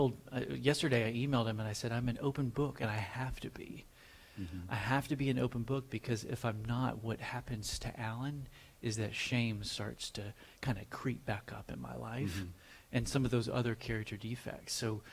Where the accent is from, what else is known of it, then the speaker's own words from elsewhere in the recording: Nashville, Tennessee, United States; Well, I was born here in Nashville, and I grew up in a pretty large family.